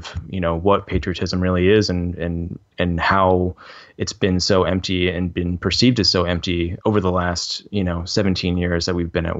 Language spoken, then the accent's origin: English; Midwest, United States; I was kind of lost as a kid. I was growing up in the Midwest.